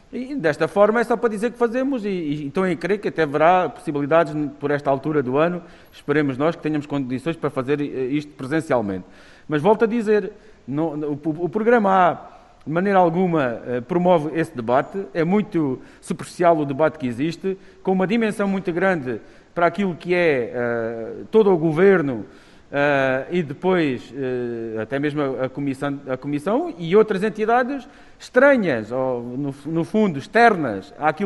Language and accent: Portuguese; Alentejo, Portugal; e eu sou alentejano